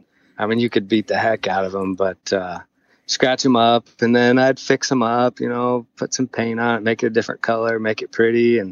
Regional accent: Gilbert, Arizona, United States; also born or lived in Tempe; My parents moved me out to Gilbert when I was about 5 years old, and it was rural, mostly cotton fields and dairy cows and a lot of dirt.

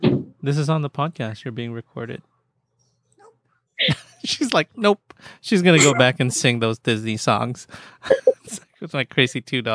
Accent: Philippines; the hard thing with me trying to learn is that I'm Filipino and a lot of words are in Spanish

